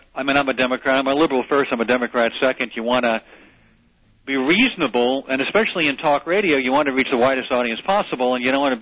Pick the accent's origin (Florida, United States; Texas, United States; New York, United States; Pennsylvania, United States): New York, United States; Well, mostly the East Coast. I grew up on Long Island. I grew up listening to New York radio.